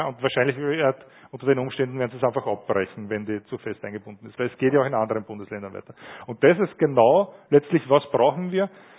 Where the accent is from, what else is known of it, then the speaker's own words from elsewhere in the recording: Austria; Jetzt wissen wir gerade als Österreicher